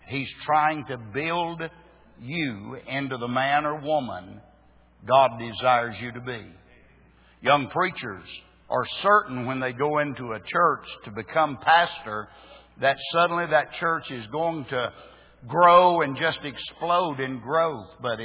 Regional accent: Myrtle Springs, Texas, United States; the little town where I grew up in East Texas called Myrtle Springs.

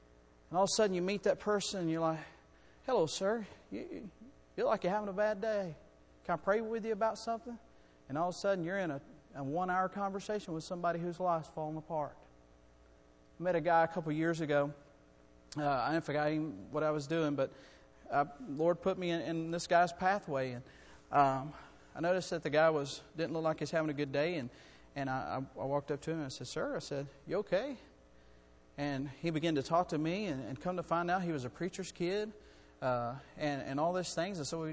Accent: Florida, United States; We're from Florida.

